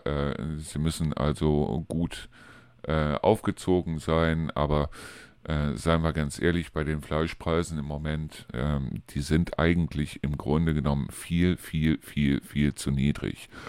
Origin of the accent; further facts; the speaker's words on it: Neuss, North Rhine-Westphalia, Germany; Und ich komme aus Neuss. Ja, in Neuss gibt es auch Bauernhöfe drumherum.